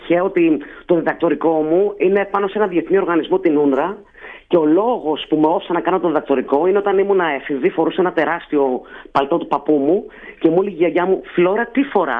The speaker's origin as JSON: {"language": "Greek", "town": "Antiparos", "region": "South Aegean", "country": "Greece", "said": "πάντα ένιωθα αντιπαριώτησα. Φανταστείτε ότι στο δημοτικό, όταν με ρωτάγανε από πού είσαι, Τρίτη Τετάρτη, και έλεγα από την Αντίπαρο"}